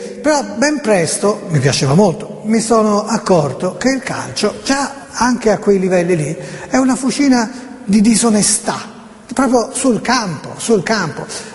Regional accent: Florence, Tuscany, Italy; Io sono di Firenze e sono viola, no, io sono di Firenze, fiorentino

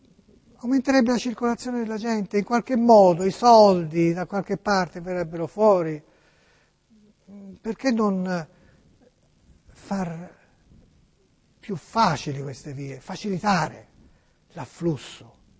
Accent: Florence, Tuscany, Italy; Perché io sono di Firenze.

